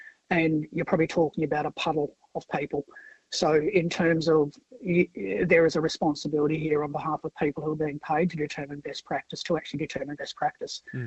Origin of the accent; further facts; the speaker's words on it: Western Australia, Australia; I'm a woman from the Pilbara.